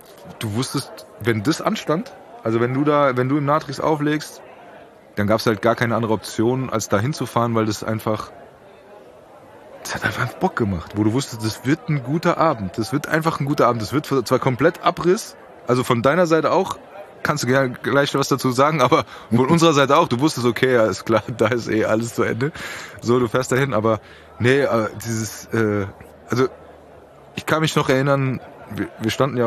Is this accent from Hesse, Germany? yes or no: yes; Frankfurt, Hesse, Germany; wir sind ja Frankfurter